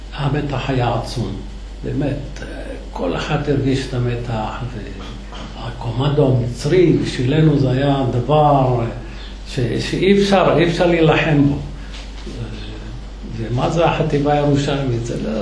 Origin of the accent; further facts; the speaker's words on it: Jerusalem, Jerusalem District, Israel; אמרתי, תשמעי, אני ירושלמי, עוד כמה מטרים אני בבית.